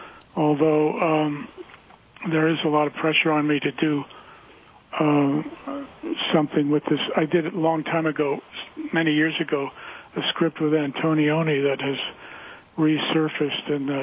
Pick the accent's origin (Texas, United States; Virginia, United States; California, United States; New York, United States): New York, United States; Hudson; he came to my hometown of Hudson, New York, and wanted to do a reading with me